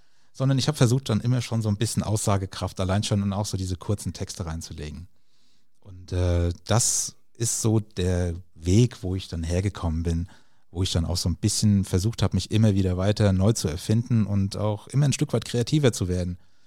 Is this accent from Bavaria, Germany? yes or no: no; Lorch, Hesse, Germany; ich komme hier aus dem schönen Rheingau, bin aufgewachsen in Lorch und wohne mittlerweile auch in dem Höhenort Ransel. Da ist auch meine komplette Familie ansässig, also wir sind quasi so richtige Eingeheimste, so Lorcher und Ranseler.